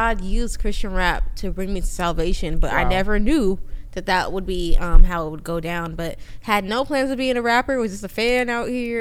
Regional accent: Nigeria; I'm from Nigeria.

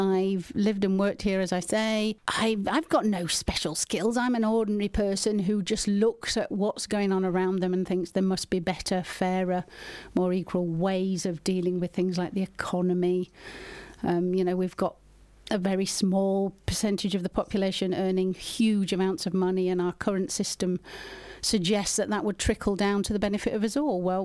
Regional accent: Denholme Gate, Yorkshire and the Humber, United Kingdom; also born or lived in Bradford; I was born in Denham Gate and lived there till I was 13. So, yeah, I would say I'm well and truly embedded in Bradford.

